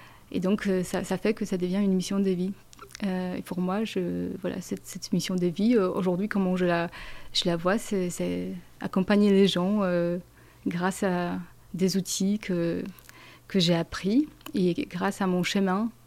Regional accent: Poland; French is a second language; je fais un master en psychologie dans mon pays d'origine, Pologne

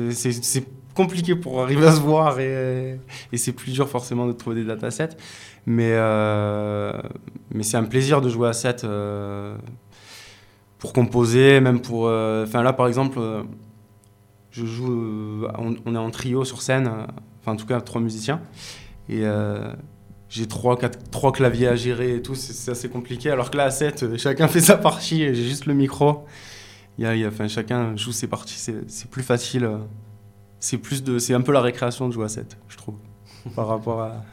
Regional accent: Moustiers-Sainte-Marie, Provence-Alpes-Côte d'Azur, France; Ouais, je viens de Moustier. Moustier-Sainte-Marie, ouais.

